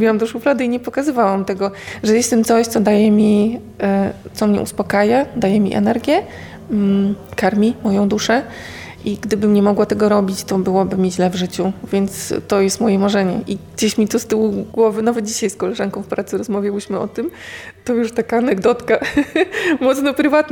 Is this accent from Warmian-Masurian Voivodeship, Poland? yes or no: yes; Morąg, Warmian-Masurian Voivodeship, Poland; born there; Urodziłam się w Morągu, więc to ani Warmia, ani Mazury.